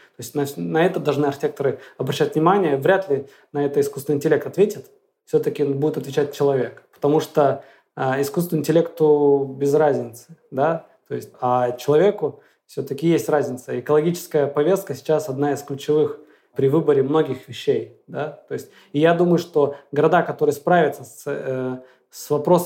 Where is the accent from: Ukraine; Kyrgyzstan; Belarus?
Kyrgyzstan; moved away as an adult; now in Moscow, Russia; я сам из Киргизии, родился в Киргизии. Ну, когда закончил университет, я переехал в Москву